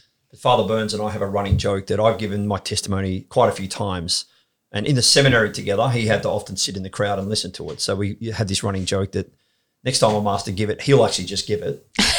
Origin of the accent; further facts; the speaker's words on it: Gosford, New South Wales, Australia; also born or lived in Newcastle; So I was born in Gosford. So we spent the first 12 years of my life on the Central Coast. Then we went to Newcastle for a couple of years.